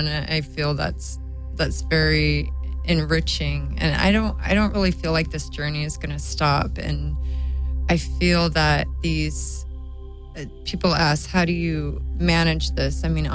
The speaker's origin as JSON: {"language": "English", "region": "Hawaii", "country": "United States", "tie": "born there", "said": "My background, well, I was born in Hawaii, and my mother is very creative as well."}